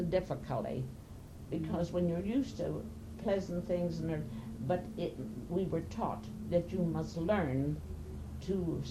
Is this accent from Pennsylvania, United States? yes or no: yes; Uniontown, Pennsylvania, United States; born there; also born or lived in New York; we had wonderful friends in Uniontown. I was born on Stewart Avenue